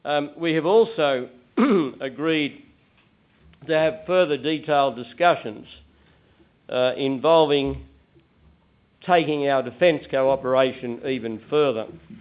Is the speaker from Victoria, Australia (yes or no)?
no; Sydney, New South Wales, Australia; I welcome you very warmly on a personal basis to my hometown of Sydney, Australia's largest city, and in my view, the most beautiful big city in the world.